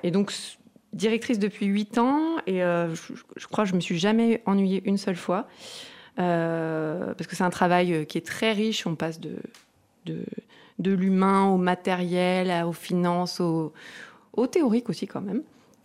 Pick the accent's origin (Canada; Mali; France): France; Auvergne-Rhône-Alpes; Je suis originaire des monts du Lyonnais et je suis revenue y vivre il y a quelques années.